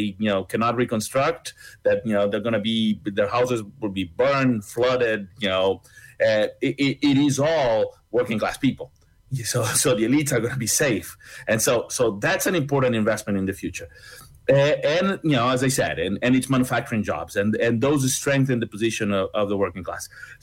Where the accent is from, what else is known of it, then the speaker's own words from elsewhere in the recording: Argentina; I come from Latin America. We did in Argentina with 200 and something percent.